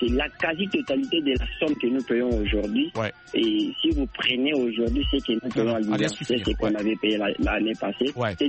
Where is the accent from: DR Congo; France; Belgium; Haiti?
DR Congo; Kinshasa; Par exemple, le ministre chez nous à Kinshasa, ici au Congo